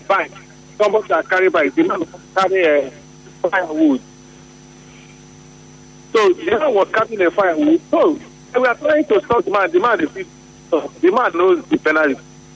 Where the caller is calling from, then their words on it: Port Harcourt, Rivers, Nigeria; I'm calling from Port Harcourt.